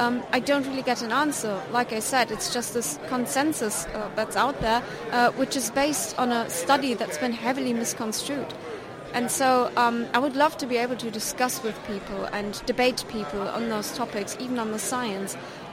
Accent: Münster, North Rhine-Westphalia, Germany; From Germany, Münster. Yeah, in North Rhine-Westphalia.

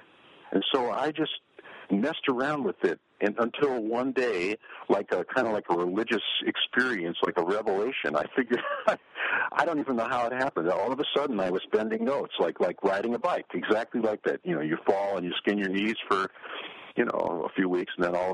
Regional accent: New York, United States; I grew up in New York City

